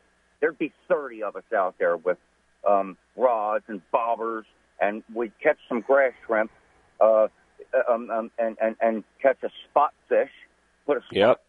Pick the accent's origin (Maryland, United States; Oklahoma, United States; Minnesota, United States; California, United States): Maryland, United States; Baltimore; Born and raised in Baltimore City. All right, I was born in '65.